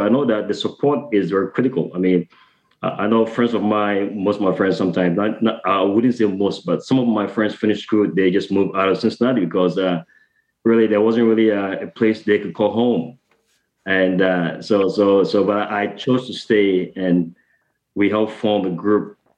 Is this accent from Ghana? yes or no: yes; Ghana; moved away as an adult; now in United States; I came as an international student. So I'm from Ghana